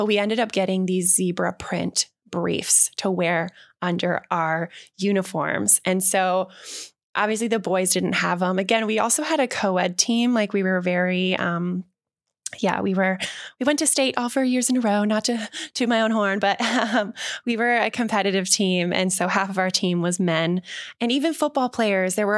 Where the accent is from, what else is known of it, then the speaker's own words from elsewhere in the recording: Chicago, Illinois, United States; You know, I grew up in the Midwest in Chicago, like a suburb of Chicago. And so they were cold.